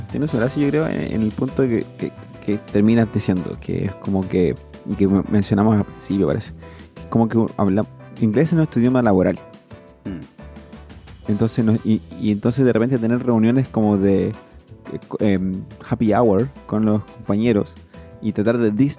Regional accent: Chile; los chilenos tenemos una visión de nuestra propia forma de hablar como, no, los chilenos no tenemos tono, hablamos así planito.

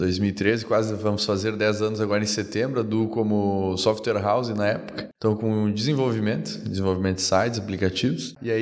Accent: Caxias do Sul, Rio Grande do Sul, Brazil; A gente tem sede em Caxias do Sul, principalmente, onde fica o nosso prédio, de onde eu venho lá no Rio Grande do Sul.

